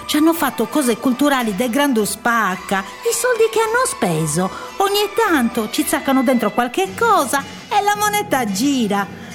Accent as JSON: {"language": "Italian", "town": "San Sperate", "region": "Sardinia", "country": "Italy", "said": "Io ho abitato in un paese dove i portoni erano sempre aperti. Io sono di San Sperate e soffro all'idea di chiudere del chiuso."}